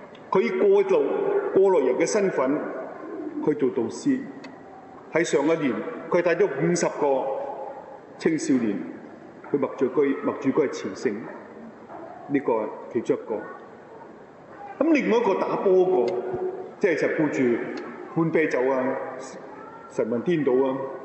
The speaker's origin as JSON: {"language": "Cantonese", "country": "Hong Kong", "said": "我哋香港人咧，結果喺呢啲咁嘅陷阱裏邊咧"}